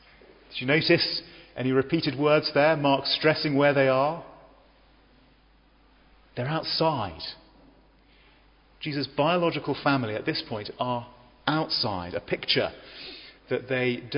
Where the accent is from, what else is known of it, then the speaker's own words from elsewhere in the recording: South West England, United Kingdom; I'm from Dorset, and this is Corfe Castle, and we enjoy going to visit there when we go back down to Dorset.